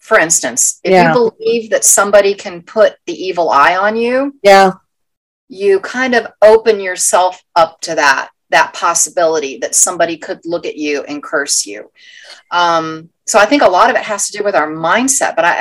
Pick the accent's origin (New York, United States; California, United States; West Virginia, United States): West Virginia, United States; Talking with this gentleman, you know, he found out I was from West Virginia.